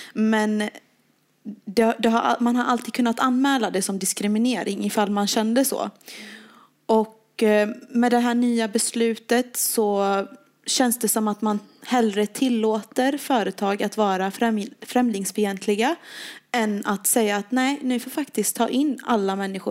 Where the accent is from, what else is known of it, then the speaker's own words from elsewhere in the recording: Gothenburg, Västra Götaland County, Sweden; Jag go Göteborg represent.